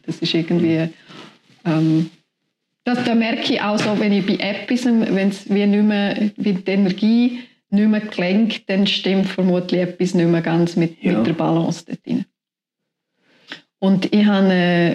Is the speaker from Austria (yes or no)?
no; Chapina, Bern, Switzerland; Ich bin in Chapina aufgewachsen. Ich habe sehr engen Bezug zu dem Dorf.